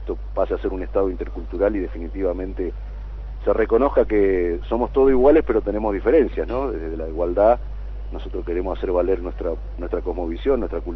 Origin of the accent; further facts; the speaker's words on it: Santiago del Estero, Argentina; mi nombre es indígena y que soy Tonocoté de Santiago del Estero